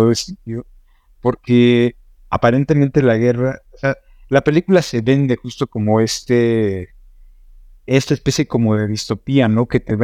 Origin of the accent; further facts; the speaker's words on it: Mexico; obviamente con la que nosotros como mexicanos podemos también como...